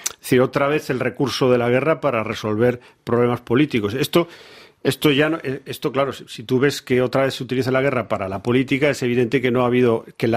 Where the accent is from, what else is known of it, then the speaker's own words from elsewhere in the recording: Spain; yo veía la tele, como todo español durante el confinamiento